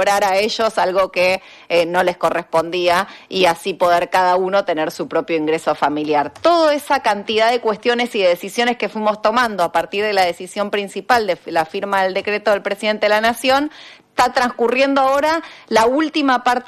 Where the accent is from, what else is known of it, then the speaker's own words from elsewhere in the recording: Argentina; pensarnos como argentinos y argentinas